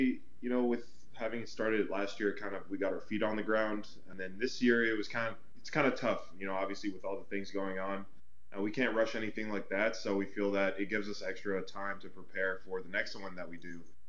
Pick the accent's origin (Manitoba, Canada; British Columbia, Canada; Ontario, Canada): Ontario, Canada; Ottawa; because I'm from Ottawa. My tribe is out in Doki's Bay